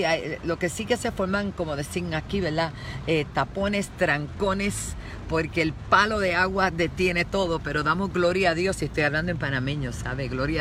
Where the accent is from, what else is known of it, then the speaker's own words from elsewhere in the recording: Puerto Rico; Pero ya esta tarde salgo para mi tierra, Puerto Rico